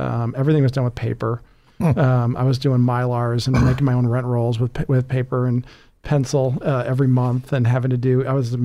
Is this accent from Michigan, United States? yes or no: yes; Michigan, United States; I grew up in Michigan and went to a small school up there.